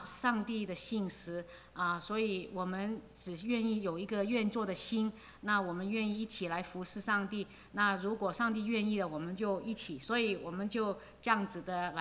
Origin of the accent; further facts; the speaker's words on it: United States; 我们呢这些在美国长大的孩子呢可能到那边呢，的确我们到了那边很多的虫子啊